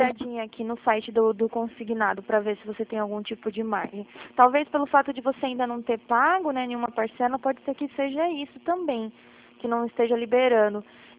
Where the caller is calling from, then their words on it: Atibaia, São Paulo, Brazil; Ah, eu estou falando de Atibaia, a gente fica aqui no interior de São Paulo, mas a gente trabalha o Brasil inteiro, tá?